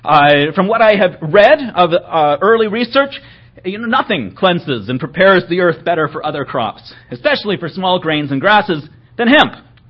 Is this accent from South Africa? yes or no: no; Canada; now in United States; And I'm a Canadian. I'm actually moving back to Canada in a few weeks